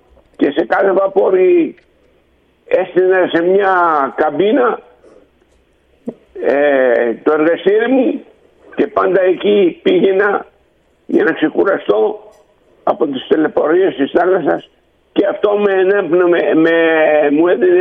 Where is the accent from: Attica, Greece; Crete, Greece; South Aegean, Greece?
South Aegean, Greece; Andros; στην ιδιαίτερη πατρίδα μου, την Άνδρο